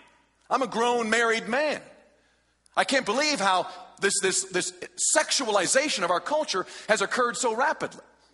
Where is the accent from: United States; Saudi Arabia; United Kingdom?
United States; I'm an American. I'm an adult.